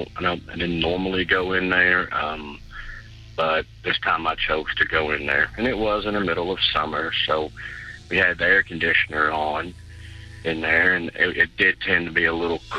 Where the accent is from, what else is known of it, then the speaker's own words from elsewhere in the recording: Louisville, Kentucky, United States; I'm from Louisville, Kentucky.